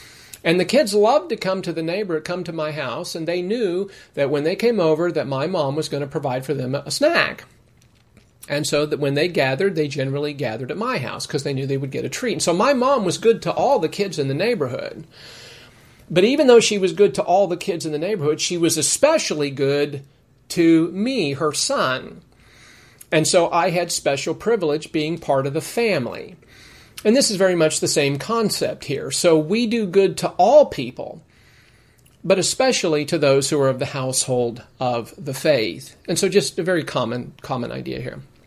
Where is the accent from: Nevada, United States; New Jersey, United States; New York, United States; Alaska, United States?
Nevada, United States; Las Vegas; My house, my apartment where I grew up in Las Vegas, we were poor, but my mom loved to bake